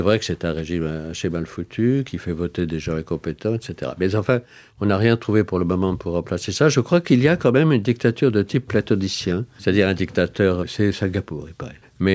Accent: Normandy, France; Je crois que c'est ma rupture avec mon village natal en Normandie.

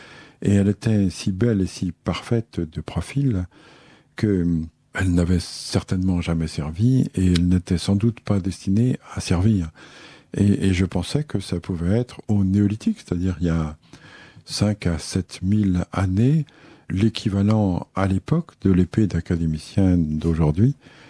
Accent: Brittany, France; born there; parce que je suis né en Bretagne

